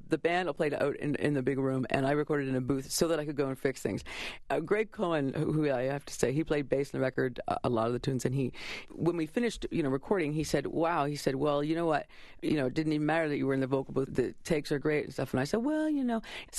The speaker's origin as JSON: {"language": "English", "region": "the Maritimes", "country": "Canada", "said": "I'm from the Maritimes, and everyone there talks so fast."}